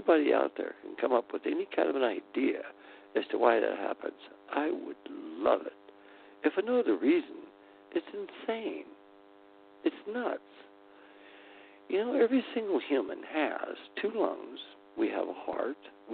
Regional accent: Virginia, United States; I grew up in the South, Virginia, to be a fact.

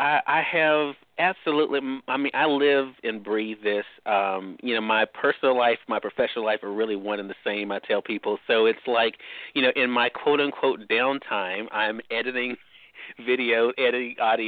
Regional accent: Mississippi, United States; I actually still host meet and greets here in my home state of Mississippi.

